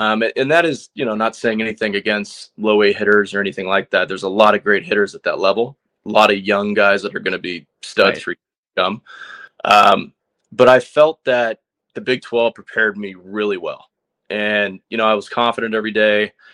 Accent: California, United States; Well, I grew up in SoCal. So I was an Angels fan my whole life.

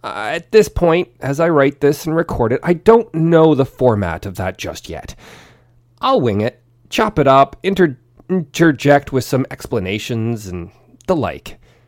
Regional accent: British Columbia, Canada; That's right, I'm from British Columbia. You can probably tell.

